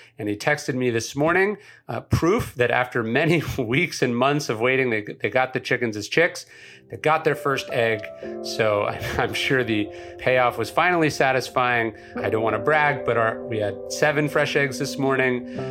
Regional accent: United States; I'm so American that when you sent it to me and I saw it was 30 kilometers, I couldn't even conceive of how long that is.

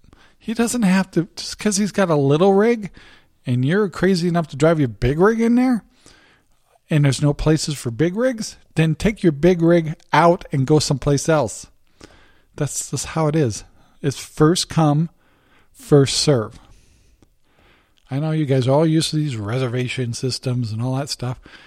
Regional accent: Washington, United States; I'm from Washington. It was like 11 days it's been raining in a row. Yeah, that's Washington.

